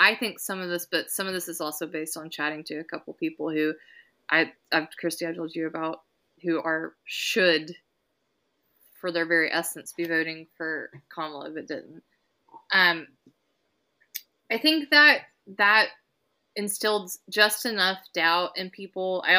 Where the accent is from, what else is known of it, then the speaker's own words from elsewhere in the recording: Georgia, United States; there's like my idealistic and then my growing up in Georgia brand